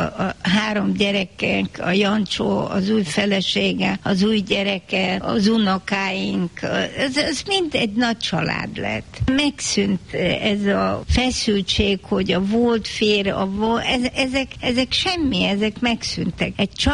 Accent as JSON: {"language": "Hungarian", "country": "Hungary", "said": "mert magyar vagyok"}